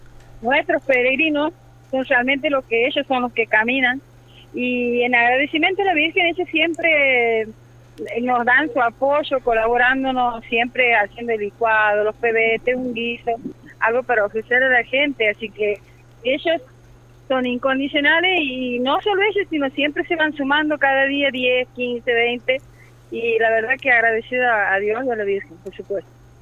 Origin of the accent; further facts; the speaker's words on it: Santiago del Estero, Argentina; venimos de Santiago del Estero apoyando a Karina